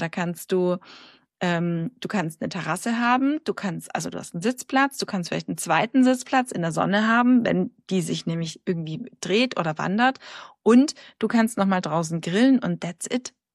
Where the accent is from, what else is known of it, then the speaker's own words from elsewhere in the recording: Bavaria, Germany; born there; ich bin ja in Bayern geboren